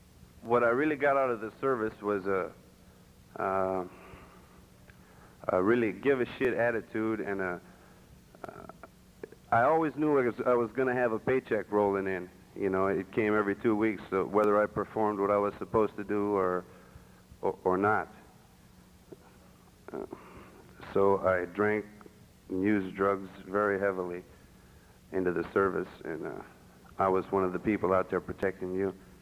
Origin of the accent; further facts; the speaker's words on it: Illinois, United States; born there; I was born in Illinois in a small town, 400 or 500 people.